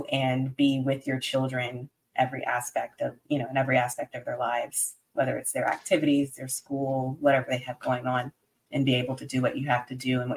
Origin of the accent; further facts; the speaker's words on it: Fort Lauderdale, Florida, United States; So I'm originally from Fort Lauderdale